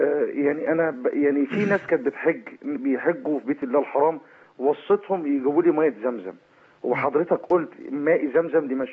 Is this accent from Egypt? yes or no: yes; Egypt; يغيروا محلات اقامتهم عندنا في مصر هنا